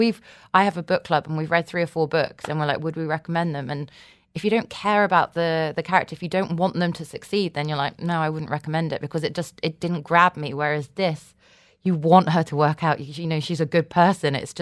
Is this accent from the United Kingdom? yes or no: yes; United Kingdom; now in Dubai, United Arab Emirates; as a British person